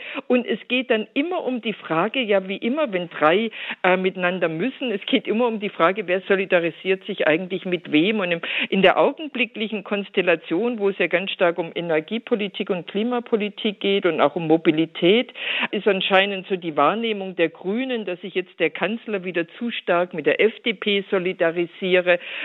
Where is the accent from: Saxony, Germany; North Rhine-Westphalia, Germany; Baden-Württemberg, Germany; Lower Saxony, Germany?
Baden-Württemberg, Germany; Ich komme ja ursprünglich aus Württemberg.